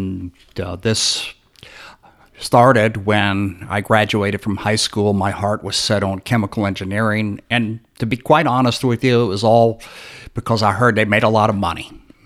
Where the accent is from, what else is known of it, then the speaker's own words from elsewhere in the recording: Savannah, Georgia, United States; In Georgia. I was born in Savannah, Georgia.